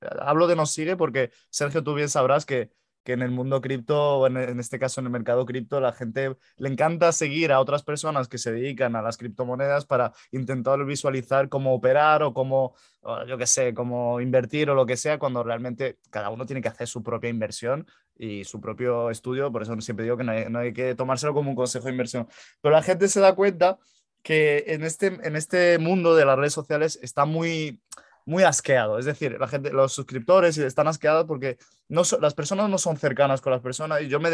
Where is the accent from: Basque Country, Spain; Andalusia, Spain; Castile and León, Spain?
Andalusia, Spain; Málaga; Soy de Málaga, de la Costa del Sol.